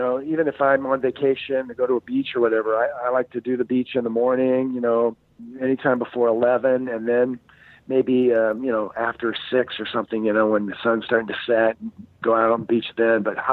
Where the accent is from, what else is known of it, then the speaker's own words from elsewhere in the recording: Florida, United States; I grew up in Florida back in the 70s.